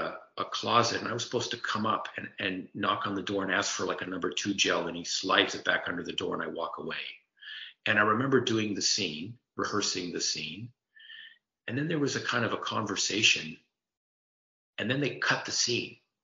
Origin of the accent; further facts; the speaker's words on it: Canada; now in Hollywood, United States; I came to Hollywood from Canada and, you know, wanted to do comedy